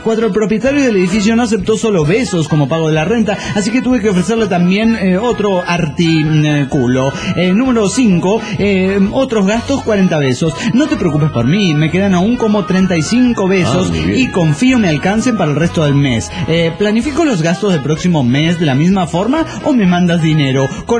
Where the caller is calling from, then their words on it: Mexico; de Cacuhuac, México.